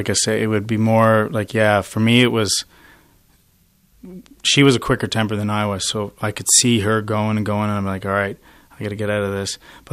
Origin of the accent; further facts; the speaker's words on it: Newfoundland and Labrador, Canada; Growing up, I was raised in Newfoundland.